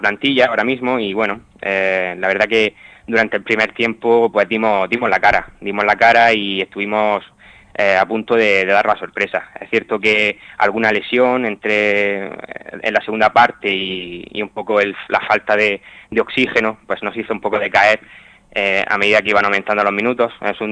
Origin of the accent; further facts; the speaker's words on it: Almería, Andalusia, Spain; Pues mayoritariamente somos gente de Almería.